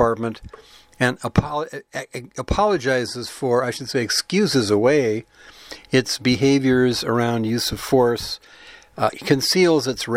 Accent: Lubbock, Texas, United States; I grew up in Lubbock, Texas, and it was a ghetto in every sense of the word, but we didn't use that word back then.

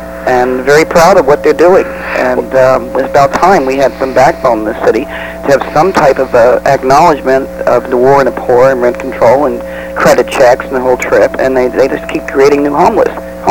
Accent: New York metropolitan area, United States; now in Santa Cruz, United States; I came out from New York, New Jersey area, moved to Santa Cruz about 8 years ago, and they snatched me up.

